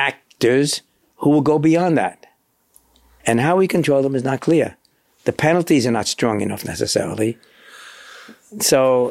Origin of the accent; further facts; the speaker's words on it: Manhattan, New York, United States; I grew up in Manhattan. Manhattan is a concrete jungle. There's very few trees around.